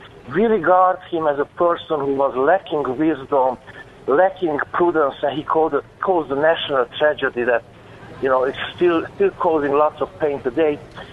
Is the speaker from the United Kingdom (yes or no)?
no; Hungary